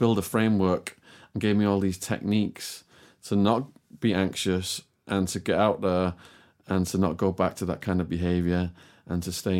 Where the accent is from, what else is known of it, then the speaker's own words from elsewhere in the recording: Widnes, North West England, United Kingdom; I joined some adults chess club in Widnes in my hometown.